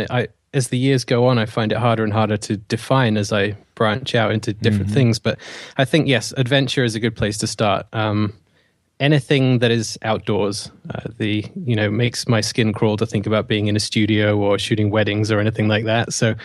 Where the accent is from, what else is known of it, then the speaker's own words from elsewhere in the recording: England, United Kingdom; moved away as an adult; now in Canada; I'm originally from England, grew up there and did all my education over there. And shortly after I'd finished that, I moved out to Canada. So I have this bit of a mix of an accent going on now that a lot of people find hard to place.